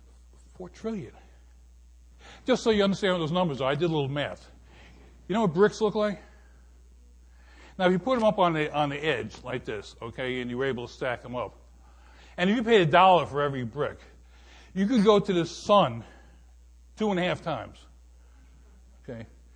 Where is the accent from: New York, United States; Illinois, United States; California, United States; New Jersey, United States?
New York, United States; I'm from Sullivan County, okay?